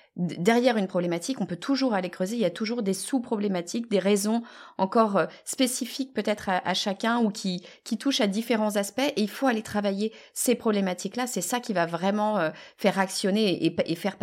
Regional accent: France

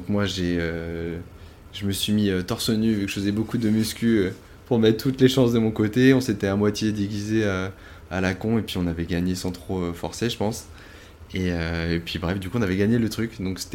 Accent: Tours, Centre-Val de Loire, France; now in Bordeaux, France; j'ai 32 ans, j'allais dire 31, mais non, ça y est, la barre des 32 est là. Je vis à Bordeaux, je suis originaire de Tours.

